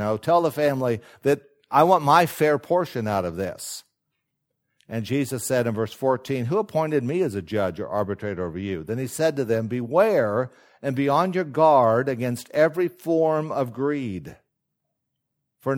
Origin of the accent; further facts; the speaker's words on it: Washington, United States; also born or lived in Kansas; I'm from Washington State. My mom and dad are both gone.